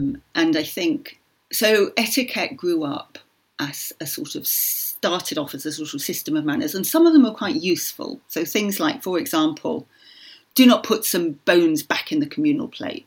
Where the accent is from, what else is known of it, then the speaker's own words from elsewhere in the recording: Yorkshire and the Humber, United Kingdom; I grew up in Yorkshire.